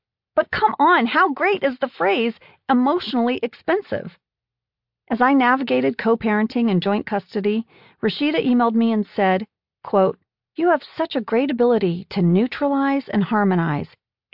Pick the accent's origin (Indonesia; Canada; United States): Indonesia; When I was growing up in Indonesia, I had a group of friends from Europe.